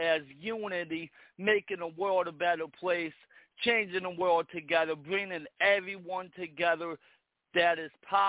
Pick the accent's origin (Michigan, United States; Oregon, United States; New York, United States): New York, United States; I'm from New York.